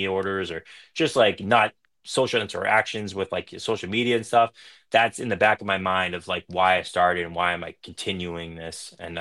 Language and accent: English; Flagstaff, Arizona, United States; I came from Flag and I'm still in Flag.